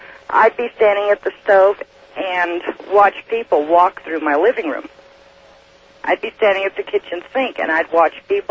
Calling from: Red Desert, Wyoming, United States; Red Desert, Wyoming, but my residence is in Oregon.

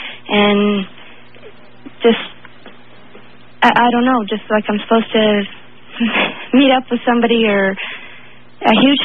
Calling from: Saskatchewan, Canada; I'm from Saskatchewan, Canada.

